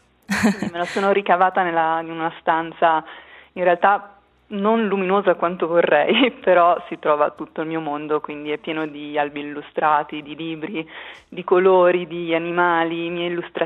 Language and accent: Italian; Cademario, Ticino, Switzerland; sono cresciuta e abito tutt'oggi a Cademario, quindi nel Malcantone.